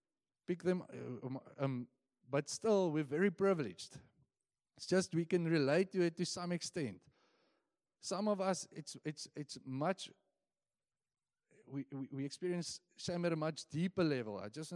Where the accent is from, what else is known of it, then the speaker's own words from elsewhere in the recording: Bloemfontein, Free State, South Africa; For myself, I was born a Bloemfonteiner. I'm from the Free State.